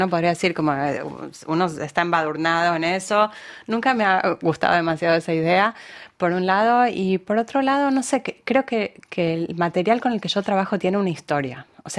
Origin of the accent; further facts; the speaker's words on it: Argentina; yo me crié en Argentina en los años 70s y 80s